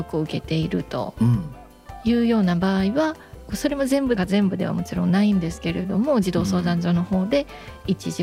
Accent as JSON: {"language": "Japanese", "region": "Osaka", "country": "Japan", "said": "そうですね、大阪出身です。"}